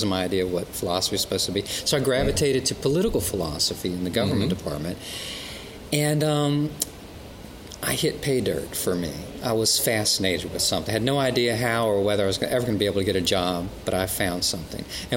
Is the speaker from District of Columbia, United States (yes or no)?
no; Newport News, Virginia, United States; Well, I'm a kid from Newport News, Virginia. Got a miserable public school education.